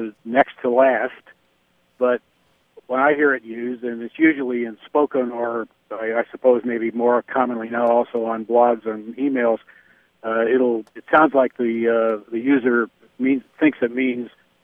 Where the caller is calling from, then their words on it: West Lafayette, Indiana, United States; I'm from West Lafayette, Indiana.